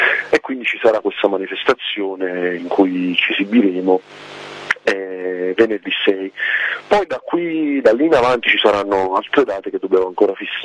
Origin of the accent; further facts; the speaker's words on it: Bacoli, Campania, Italy; la più vicina è il 6 ottobre dalle nostre parti a Bacoli, in provincia di Napoli